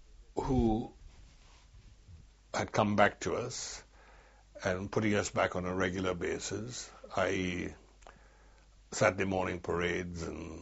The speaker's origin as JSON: {"language": "English", "country": "Myanmar", "said": "we were classified as British-trained Burmese officers and not wanted under establishment."}